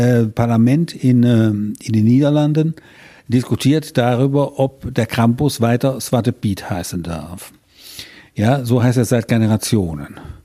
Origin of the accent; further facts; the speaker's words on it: Rhineland, Germany; Also wie ich stamme aus dem Rheinland